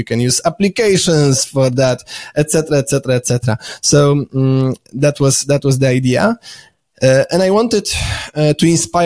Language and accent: English; Poland; English is a second language; I might add that I'm from Poland, so those books were published in Polish.